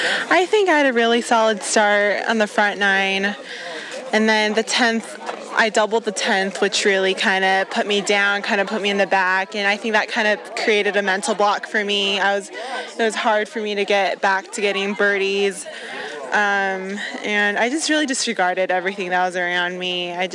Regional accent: Chula Vista, California, United States; Yeah, in Chula Vista, California.

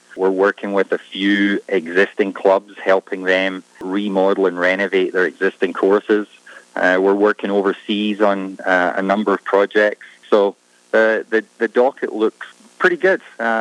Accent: Scotland, United Kingdom; As a Scotsman who played all of his golf on the classic courses of the British Isles, I've never seen one in better condition than Gamble Sands is right now.

